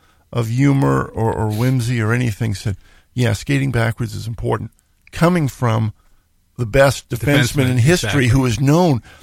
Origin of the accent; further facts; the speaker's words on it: Needham, Massachusetts, United States; I grew up in Needham, which is a couple of towns over from Norwood.